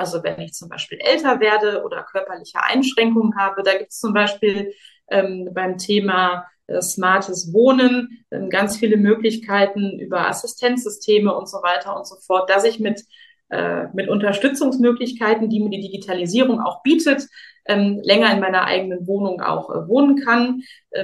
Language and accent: German; Duisburg, North Rhine-Westphalia, Germany; Also ich komme ja aus Duisburg.